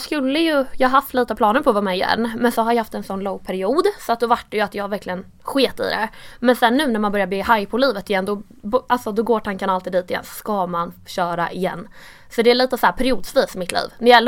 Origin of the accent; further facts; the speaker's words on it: Karlskoga, Örebro County, Sweden; Jag kommer från Karlskoga. Jag är uppväxt där och bott där hela mitt liv. Jag flyttade till Degerfors, en mindre byhåla, ett år, men det räknas inte.